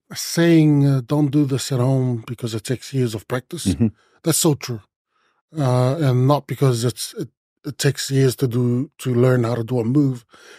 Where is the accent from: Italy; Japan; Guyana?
Japan; I come from Japan and I bring the Japanese style.